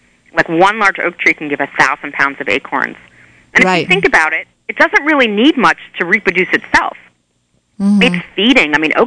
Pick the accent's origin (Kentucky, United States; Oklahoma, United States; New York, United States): New York, United States; now in Ashland, United States; And I said, but I'm Jewish and I'm from New York.